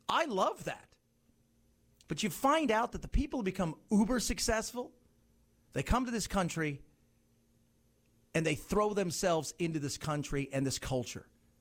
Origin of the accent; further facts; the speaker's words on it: Long Beach, California, United States; I remember as a kid growing up in Long Beach, California, it was during what we used to call the boat people days